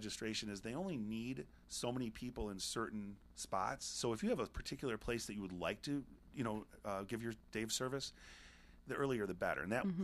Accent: Livonia, Michigan, United States; I grew up in Livonia

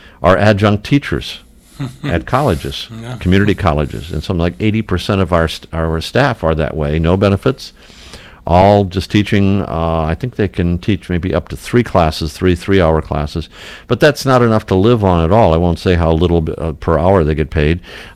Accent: Flat Rock, Michigan, United States; I grew up in Flat Rock. I visited Monroe maybe twice.

